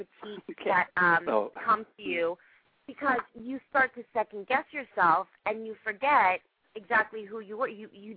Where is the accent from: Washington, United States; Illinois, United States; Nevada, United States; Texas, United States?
Nevada, United States; Las Vegas; Well, I'm from Vegas originally, and so I grew up, you know, not on the Strip, so I didn't understand the Vegas experience.